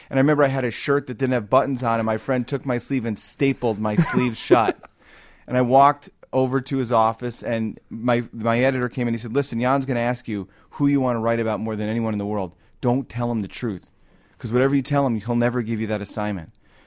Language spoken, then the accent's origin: English; Glencoe, Illinois, United States; And I grew up in Glencoe, and I have a brother 5 years older than me.